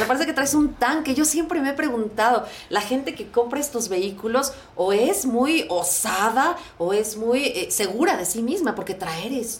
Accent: Mexico; A ver qué nos depara como mexicanos con esta planta que soñábamos en México.

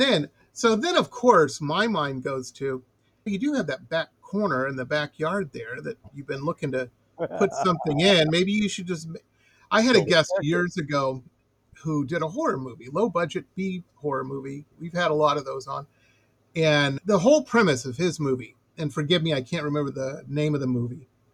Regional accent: Detroit, Michigan, United States; I grew up in Metro Detroit, and I'm a little down the path than you are. This is back in the 80s.

